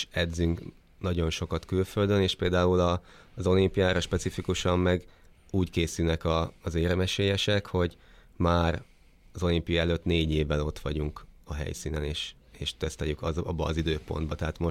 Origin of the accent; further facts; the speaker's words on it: Hungary; én itt nőttem fel